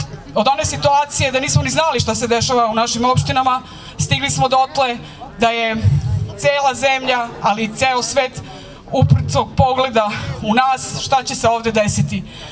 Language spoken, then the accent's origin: Serbian; Velika Kruševica, Šumadija and Western Serbia, Serbia; Ja dolazim iz Leča, iz Velike Kruševice, preciznije tamo živim kod Rekovca i pozdravljam vas u ime svih Levčana.